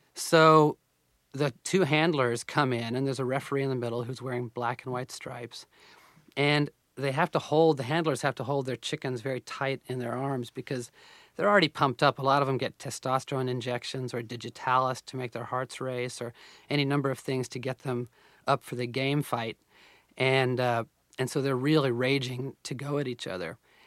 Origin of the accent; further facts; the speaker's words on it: Oklahoma, United States; get a sense of the life that I'd missed growing up in Oklahoma.